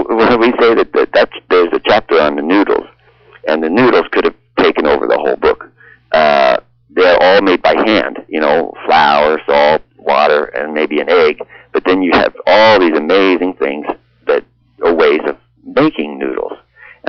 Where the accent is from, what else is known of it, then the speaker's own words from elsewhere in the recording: United States; now in Canada; I remember I'm American, and then I now am a citizen in Canada